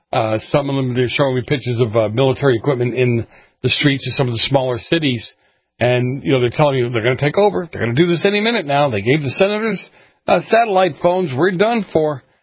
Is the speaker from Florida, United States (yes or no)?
no; Boston, Massachusetts, United States; I grew up in Boston and grew up in the New England area